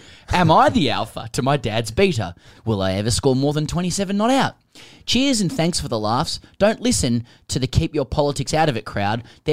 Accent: Bendigo, Victoria, Australia; before moving to my hometown of Bendigo

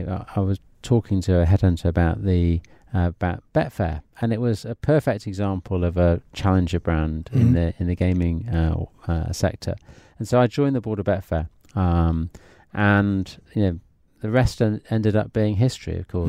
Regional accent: Yorkshire and the Humber, United Kingdom; So I'm originally from Yorkshire, proud Yorkshireman

